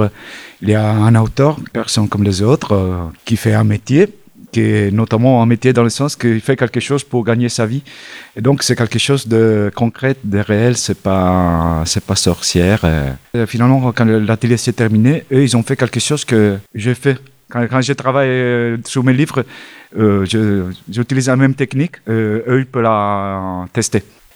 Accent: Italy; now in France; Je suis un auteur illustrateur de livres jeunesse. Je suis arrivé en France en 2012. J'ai grandi en Italie.

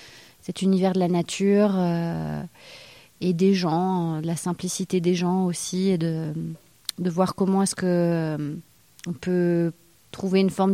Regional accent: Grenoble, Auvergne-Rhône-Alpes, France; Moi, je viens à la base, je suis grenobloise en fait. Donc j'ai été élevée un peu dans une maison perdue au sommet d'une montagne

